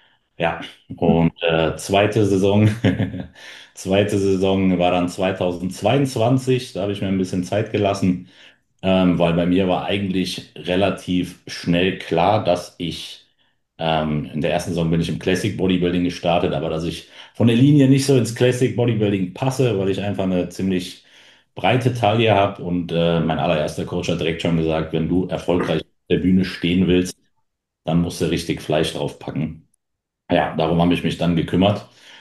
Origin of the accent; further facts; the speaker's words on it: North Rhine-Westphalia, Germany; Ich bin 28 Jahre alt. Ich komme aus der Nähe von Köln.